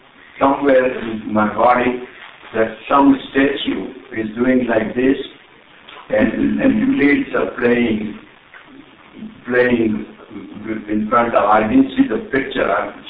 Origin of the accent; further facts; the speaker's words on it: India; moved away as an adult; In India.